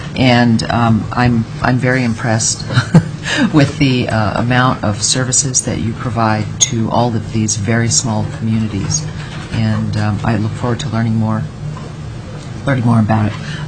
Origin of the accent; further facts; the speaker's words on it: New York City, New York, United States; now in Anchorage, United States; From the big city of Anchorage, and before that I grew up in New York City